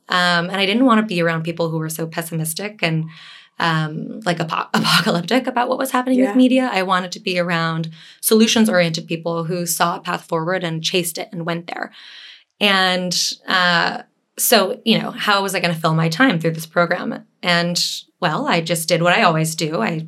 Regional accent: Fresno, California, United States; And I'm from Fresno, California. We are not a known art city.

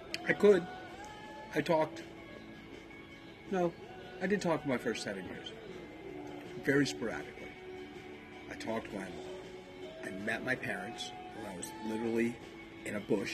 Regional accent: Salisbury, North Carolina, United States; I just know that I'm from Salisbury, North Carolina, and I drove 7.5 hours to Salisbury, North Carolina.

